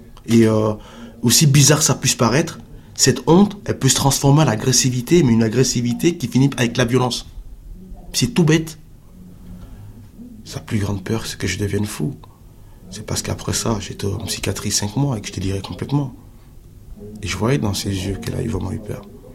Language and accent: French; Cameroon; Moi, je suis Camerounais.